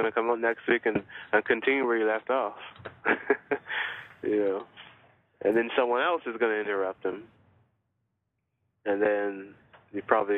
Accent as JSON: {"language": "English", "country": "Barbados", "said": "Okay. I'm from Barbados."}